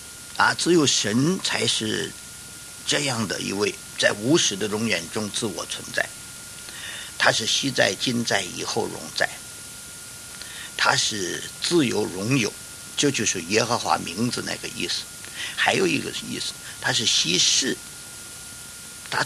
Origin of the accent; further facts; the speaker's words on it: Beijing, China; accent: Beijing; 用我们北京话说，就是地根儿就有的